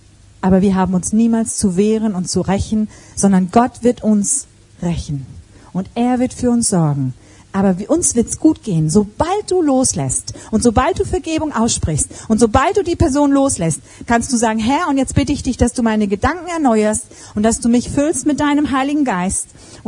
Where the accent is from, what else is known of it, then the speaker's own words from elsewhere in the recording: Hamburg, Germany; Und so eine Hanseatin macht das normalerweise nicht. Ich bin eine geborene Hamburgerin